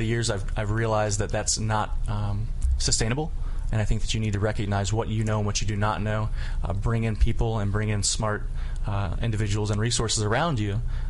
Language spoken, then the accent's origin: English; Norfolk, Virginia, United States; Hampton Roads, Norfolk, Virginia.